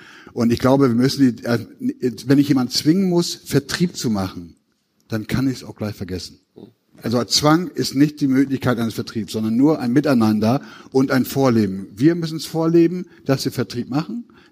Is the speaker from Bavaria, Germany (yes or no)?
no; Lower Saxony, Germany; wie man hört, ich komme aus Ostfriesland